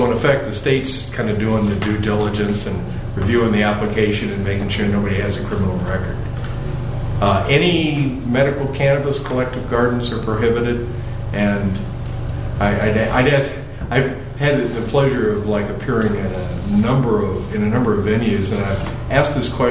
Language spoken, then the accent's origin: English; Missouri, United States; I mean, I grew up in Missouri where, I mean, you know, the railroad tracks, just because of the hemp plants.